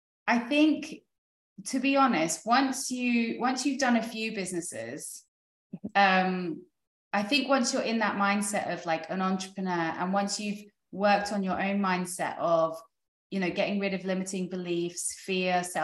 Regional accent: United Kingdom; now in United States; because coming from Europe, like I'm British, my husband's French, starting a business in France is so difficult.

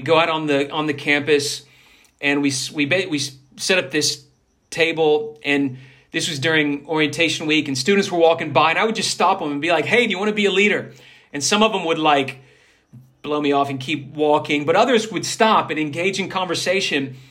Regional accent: the South, United States; moved away as an adult; now in Melbourne, Australia; And I came from the United States in the South, in the Bible Belt, where you could always find, I was a campus minister there, I was reaching out to uni students

